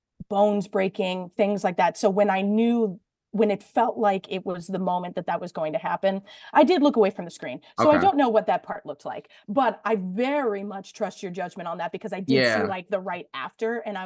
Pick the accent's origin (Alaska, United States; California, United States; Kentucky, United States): Kentucky, United States; Louisville; I'm from Louisville.